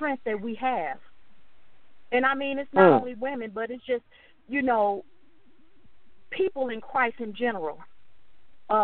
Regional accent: Troy, Illinois, United States; I'm from Troy, Illinois

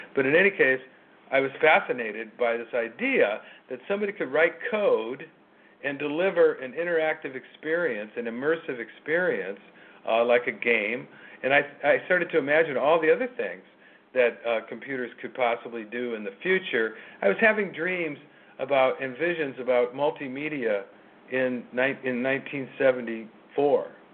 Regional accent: California, United States; I grew up in the Bay Area, and I grew up during the 70s, came of age

